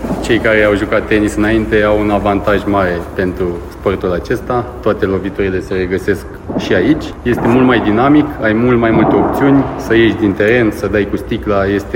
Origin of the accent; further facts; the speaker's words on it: Bucharest, Romania; noi, după cum știți, venim din București